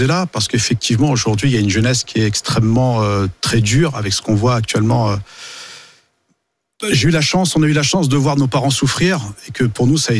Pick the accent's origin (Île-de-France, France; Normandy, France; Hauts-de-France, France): Île-de-France, France; La Courneuve; also born or lived in Paris; J'ai grandi à la Courneuve quand j'étais petit, et ensuite j'étais dans le 20e.